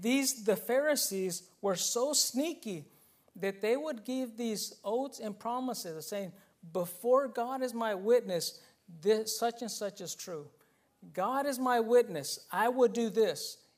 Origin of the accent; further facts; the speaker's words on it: Mexico; Yo puedo decir eso porque soy mexicano